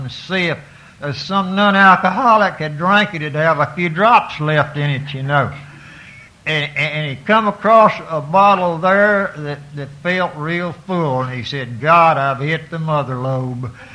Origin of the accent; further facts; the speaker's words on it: Alabama, United States; Now, I was born back down on Warrior River, and I was raised up eating chitlins and possum and drinking White Lightning and homebrew.